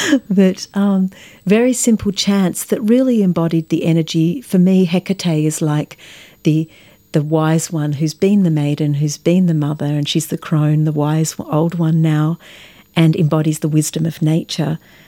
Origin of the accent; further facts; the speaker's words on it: Melbourne, Victoria, Australia; growing up in Melbourne, I wish I had have taken more notice. There's so many Greek speakers here.